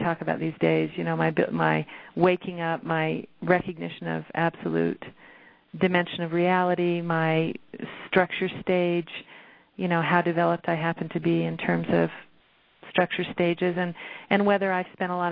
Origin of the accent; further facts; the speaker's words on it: United States; I'm American, you know, so how I operate as a leader may not work, you know, in other contexts.